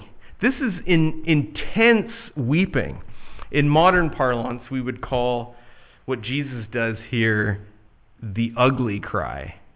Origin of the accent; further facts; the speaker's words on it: Canada; when I go home to my hometown, go back to Canada, I get a little lump in my throat